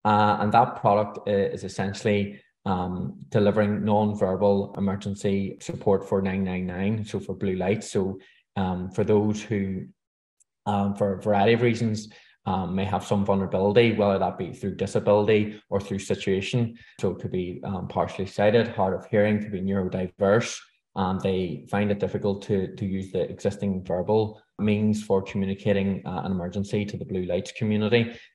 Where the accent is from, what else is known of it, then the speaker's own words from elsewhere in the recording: Belfast, Northern Ireland, United Kingdom; Yeah, so born and raised in Belfast and done my GCSEs and A-levels in computing IT along with a few other subjects